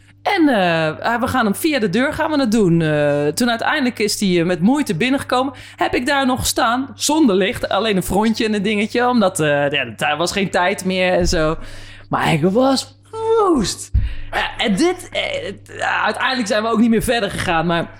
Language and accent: Dutch; Gouda, South Holland, Netherlands; En, en ik kom uit Gouda